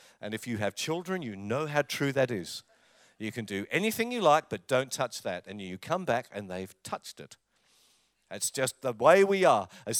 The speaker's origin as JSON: {"language": "English", "region": "London", "country": "United Kingdom", "tie": "born or raised there", "said": "I was born in England. Through the 60s, I was growing up. And near where we lived in the eastern part of London, there was an apple orchard."}